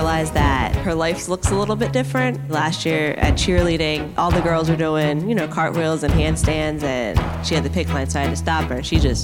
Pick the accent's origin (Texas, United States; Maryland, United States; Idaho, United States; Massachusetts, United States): Maryland, United States; Reisterstown; I'm from Reisterstown, Maryland.